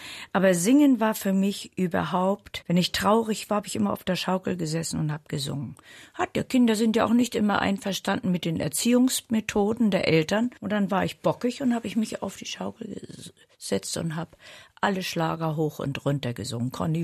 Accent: Berlin, Germany; Meine Heimat ist Berlin. Nach wie vor 35 Jahre Berlin, einmal Berlin, immer Berlin.

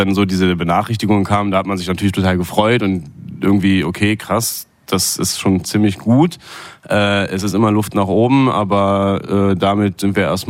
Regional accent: Düsseldorf, North Rhine-Westphalia, Germany; moved away as an adult; now in Berlin, Germany; ich bin aus Düsseldorf, bin jetzt aber schon ziemlich genau 10 Jahre in Berlin und Berlin ist zu Hause, Düsseldorf ist Heimat, so sage ich das immer.

